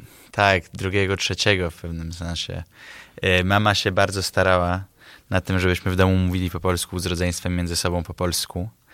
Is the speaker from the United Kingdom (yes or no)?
yes; England, United Kingdom; mimo, że jestem półpołudniowoafrykańczykiem ze strony ojca, mimo, że się wychowałem w Anglii, mimo, że chodziłem do francuskich szkół, jestem stanowczo Polakiem.